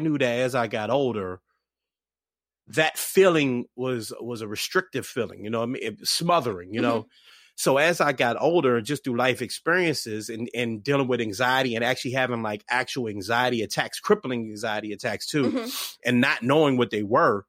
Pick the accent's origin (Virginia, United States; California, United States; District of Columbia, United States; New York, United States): District of Columbia, United States; Washington; we talked about being from DC. I'm from Southeast